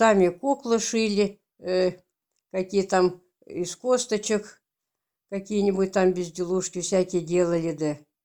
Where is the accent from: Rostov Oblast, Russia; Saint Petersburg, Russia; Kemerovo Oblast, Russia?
Kemerovo Oblast, Russia; Abushevo; born there; Я родилась 15 мая 1938 года в село Абушево Промышленского района Кемеровской области.